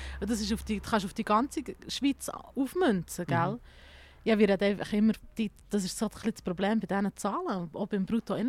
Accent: Saarland, Germany; Also ich komme aus dem Saarland, ich bin im Gstaad aufgewachsen

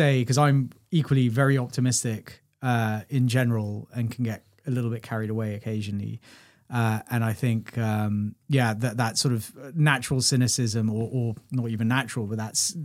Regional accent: Kenya; I came from Kenya and, going out and going on safari and just seeing the vast magnificence of the world around me

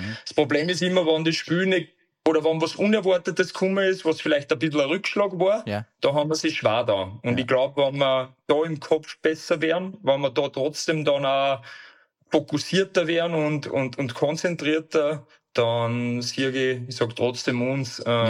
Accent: Upper Austria, Austria; bei uns in Oberösterreich

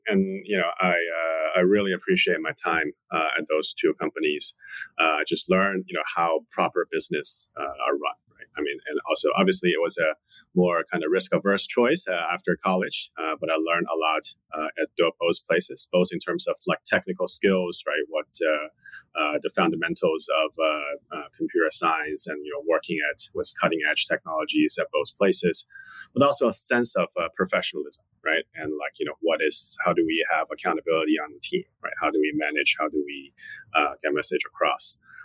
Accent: Shanghai, China; English is a second language; moved away as an adult; now in United States; Yeah, born and raised in Shanghai, China.

